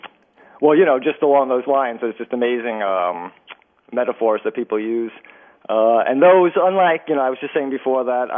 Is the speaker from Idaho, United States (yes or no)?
no; Brooklyn, New York, United States; And, you know, I'm from Brooklyn. As I say, we spit everything in Brooklyn.